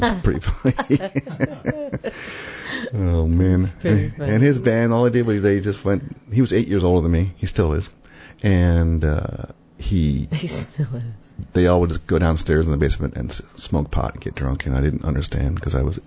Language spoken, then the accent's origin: English; New Jersey, United States; And for me, you know, I grew up in New Jersey, and I was lucky enough to have a basement.